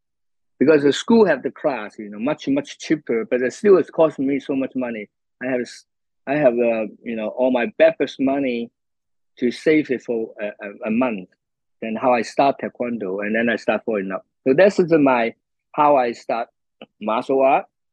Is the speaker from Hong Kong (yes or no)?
yes; Hong Kong; English is a second language; I grew up in Hong Kong, you know. I am a street kid, you know. My family is living in a very poor house, you know, a poor place